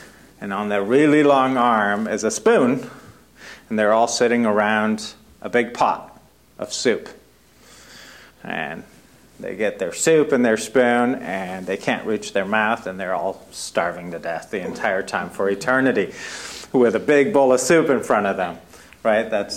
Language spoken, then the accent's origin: English; Germany; moved away; I grew up in Germany and we had religion classes there.